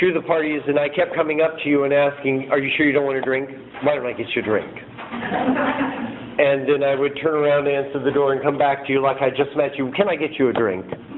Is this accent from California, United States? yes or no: yes; San Luis Obispo, California, United States; I'm an alcoholic from San Luis Obispo.